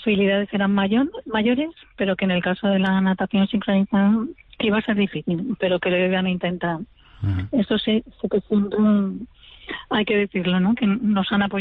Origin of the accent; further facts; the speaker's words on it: Jaca, Aragon, Spain; now in Barcelona, Spain; Nosotros vivimos en Barcelona, pero por casualidad, o sea, pero yo soy de Jaca. Entonces, la familia la tenemos allá